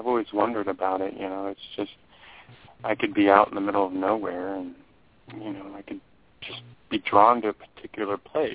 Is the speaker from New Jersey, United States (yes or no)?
no; New Mexico, United States; born there; I'm adopted, so I don't know, you know, exactly what my lineage is, but I was born in New Mexico